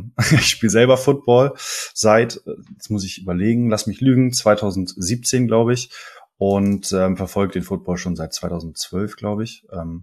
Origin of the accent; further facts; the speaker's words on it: Kiel, Schleswig-Holstein, Germany; now in Hamburg, Germany; Ich komme ursprünglich aus Kiel, bin letztes Jahr nach Hamburg gezogen